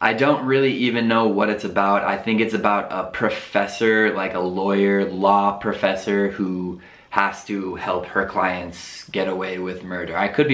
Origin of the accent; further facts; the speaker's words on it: United States; Of course, I'm American, so I speak American English